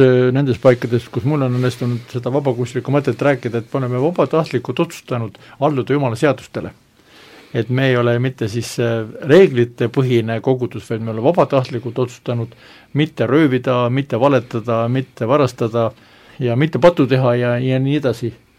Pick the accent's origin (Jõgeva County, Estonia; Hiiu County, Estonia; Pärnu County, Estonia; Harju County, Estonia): Pärnu County, Estonia; Pärnu; kui ma oma lapsepõlves Pärnu maannal koguduses käisin